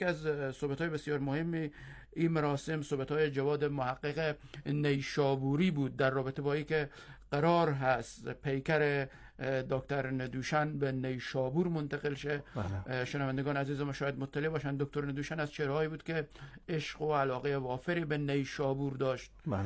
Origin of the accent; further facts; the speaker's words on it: Herat, Afghanistan; گفتم که من از هراتم استاد